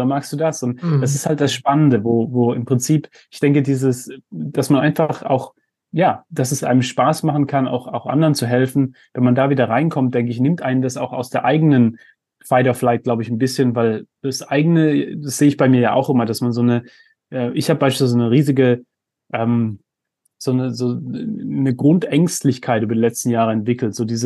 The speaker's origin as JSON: {"language": "German", "country": "Germany", "tie": "born or raised there", "said": "ich meine, ich bin auch in Deutschland aufgewachsen, wo man ja in der Schule eingebläut kriegt, hey, mach mal einen Plan."}